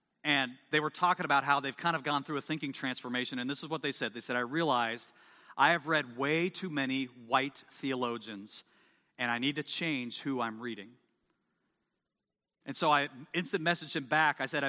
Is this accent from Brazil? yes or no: no; Midwest, United States; I'm from the Midwest. Beef, pork, potatoes.